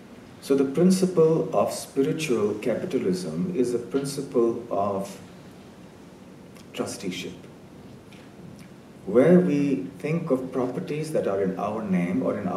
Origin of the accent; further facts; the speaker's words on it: India; I grew up in India, and in our childhood we would hear many stories about different kings and so on.